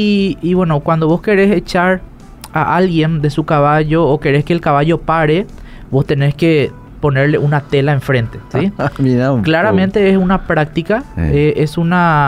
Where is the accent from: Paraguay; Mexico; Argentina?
Paraguay; nosotros tenemos una ventaja muy grande como paraguayos que somos bilingües.